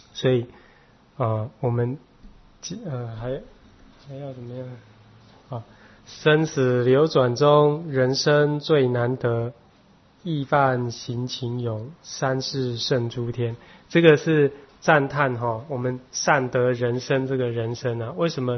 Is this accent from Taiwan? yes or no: no; China; 那你们就知道说我们在我们中国人就是死的时候要祭祀嘛